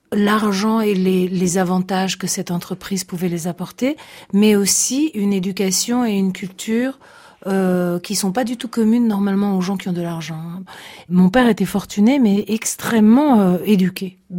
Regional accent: Piedmont, Italy; la mère de ma mère, est française, était française. Toute la famille, évidemment, de ma grand-mère et de ma mère était un peu française. Nous sommes piémontais.

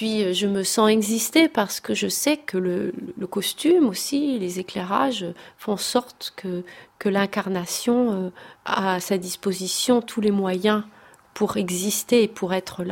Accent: Montargis, Centre-Val de Loire, France; born there; je suis née à Montargis et je suis chanteuse.

